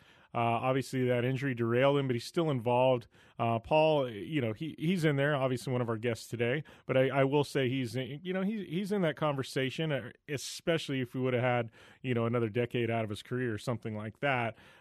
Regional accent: Arizona, United States; But it's actually in Phoenix. So it's in my home state.

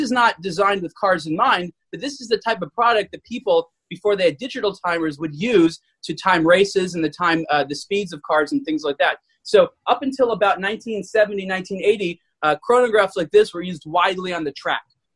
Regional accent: Los Angeles, California, United States; I'm from Los Angeles, you grow up in a car culture.

